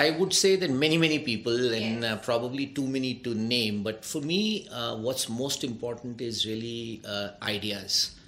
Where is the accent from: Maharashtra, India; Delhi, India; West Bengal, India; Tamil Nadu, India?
Delhi, India; also born or lived in Chicago, United States; Born and brought up in Delhi, did my schooling in Delhi, then went off to the US, did my undergrad and business school in the US, was in Chicago for about 10 years